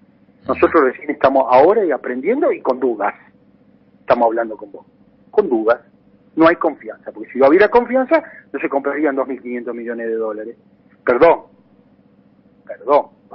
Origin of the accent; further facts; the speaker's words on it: Argentina; la política se mete en el medio y somos argentinos